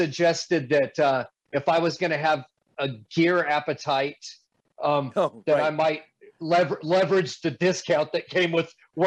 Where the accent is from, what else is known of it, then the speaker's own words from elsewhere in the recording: Roswell, New Mexico, United States; I grew up in Roswell, New Mexico. Insert your alien jokes immediately.